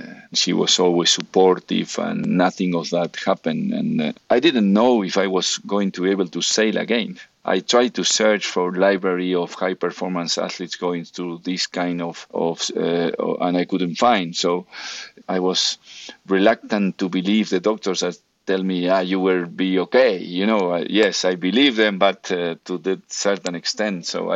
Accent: Argentina; You know, we come from Argentina

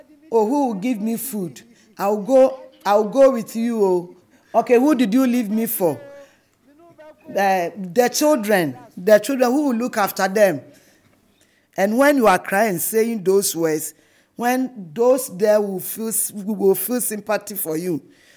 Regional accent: Kumasi, Ashanti, Ghana; also born or lived in Volta; A very nice village in the Volta region called Achiavi, that's where I'm from. But I was born and bred in Ashanti region, that is Kumasi. I'm 58 years old, a widow with three children.

